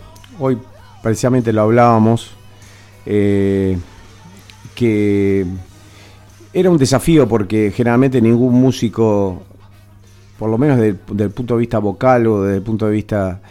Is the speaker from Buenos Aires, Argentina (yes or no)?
yes; Buenos Aires, Argentina; Soy de Buenos Aires, soy de Buenos Aires.